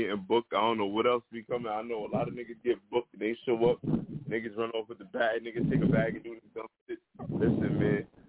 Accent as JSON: {"language": "English", "town": "Brooklyn", "region": "New York", "country": "United States", "said": "You talking to a Brooklyn nigga right now. This ain't nothing to do with Philly right now."}